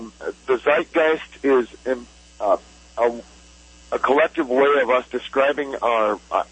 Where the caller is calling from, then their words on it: Cedar Falls, Iowa, United States; I'm calling from Cedar Falls, Iowa.